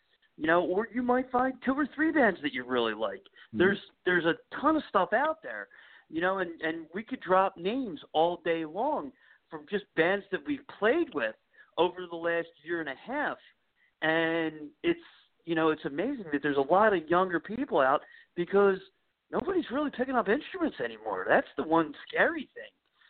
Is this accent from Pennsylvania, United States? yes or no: yes; Philadelphia, Pennsylvania, United States; I grew up in Northeast Philly, where you would go to the Empire on Sunday night and your friend would play